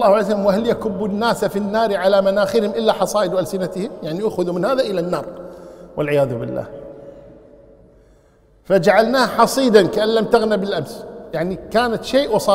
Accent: Kuwait; يعني الآن مثلا الآن عندنا في الكويت مثلا وقت النخيل يكون في الشهر السادس

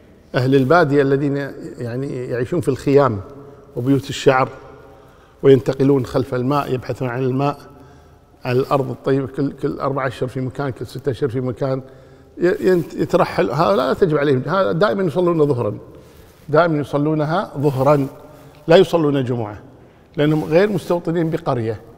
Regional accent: Kuwait; حتى عندنا في الكويت في بعض المساجد الآن تخطب الجمعة قبل الزوال

